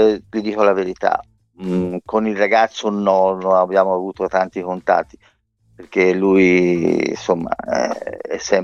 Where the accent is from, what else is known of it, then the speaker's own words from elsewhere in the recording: Sesto Fiorentino, Tuscany, Italy; anche perché è un ragazzo di Sesto e io sono di Sesto, quindi.